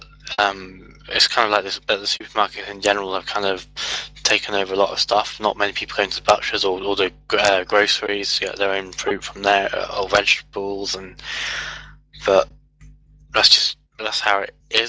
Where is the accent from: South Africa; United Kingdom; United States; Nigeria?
United Kingdom; England; I'm from England